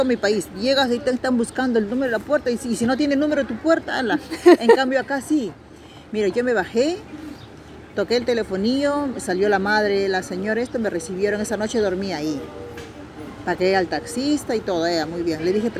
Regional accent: Peru; yo le digo, yo soy de Perú.

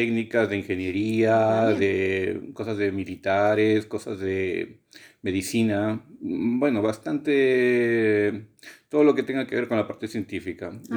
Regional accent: Lima, Peru; moved away as an adult; now in Seville, Spain; soy peruano, 52 años, soy de Lima, llego aquí en España, Sevilla, pues ya va para 10 años. Llegué siguiendo a mi esposa

